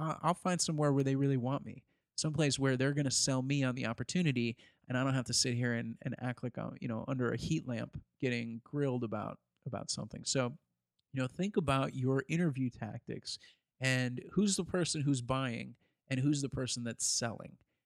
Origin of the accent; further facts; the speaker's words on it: Syracuse, New York, United States; When I go back to my hometown in Syracuse, New York, you know, I can't go to the mall.